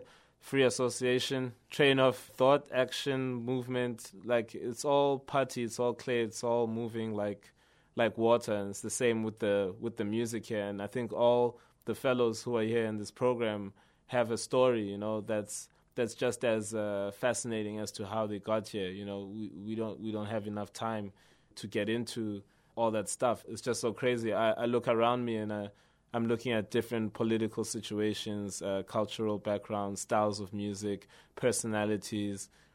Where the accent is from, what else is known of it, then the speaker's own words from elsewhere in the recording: South Africa; Well, I'm coming from South Africa